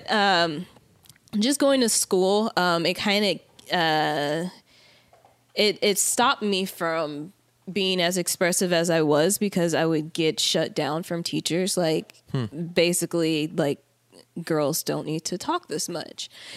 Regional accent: Arkansas, United States; born there; also born or lived in Pennsylvania / Texas / Tennessee / Mississippi; Well, I grew up in, I was born in Arkansas and I moved around a lot as a kid because my mom worked in corporate America. So I've lived in Pennsylvania and Texas and Tennessee and Mississippi

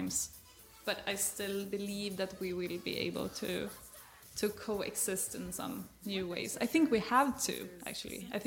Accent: Sweden; I'm from Sweden.

